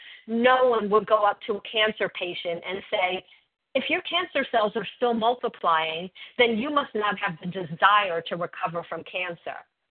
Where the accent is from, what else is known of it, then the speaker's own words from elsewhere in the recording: Miami, Florida, United States; I grew up in Florida, you know, like any good Miami girl, worshiping the sun, getting suntans